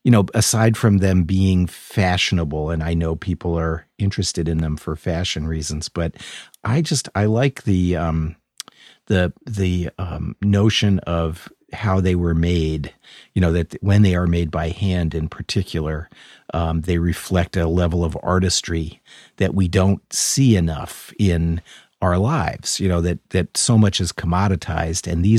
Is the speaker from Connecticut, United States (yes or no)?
yes; Connecticut, United States; I grew up in Connecticut.